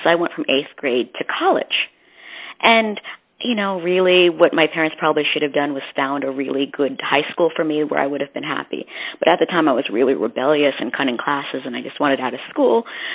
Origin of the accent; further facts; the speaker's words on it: New Jersey, United States; And I'm from Jersey, so the city, I mean, we'd always go back and forth when I was little, but it wasn't that far away to me.